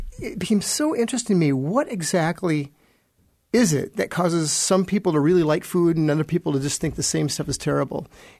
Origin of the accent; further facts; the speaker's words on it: Sioux City, Iowa, United States; I grew up in Sioux City, Iowa. And back then, everything revolved around food.